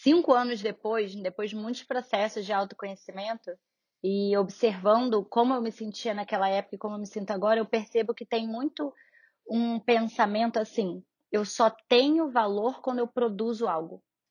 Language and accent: Portuguese; Rio de Janeiro, Brazil; also born or lived in New York; now in São Paulo, Brazil; Eu sou do Rio e vim morar em São Paulo.